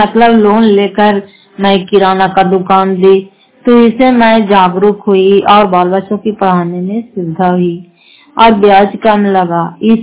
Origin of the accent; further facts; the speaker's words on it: Fatehpur, Bihar, India; घर फतेहपुर, पंचायत मकावता, जिला नालंदा और करार पसरा प्रखंड की निवासी हूँ।